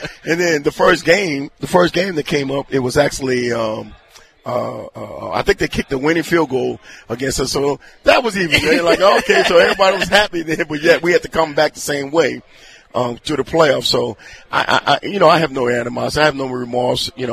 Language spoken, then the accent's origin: English; New Orleans, Louisiana, United States; I'm originally from New Orleans, but I went everywhere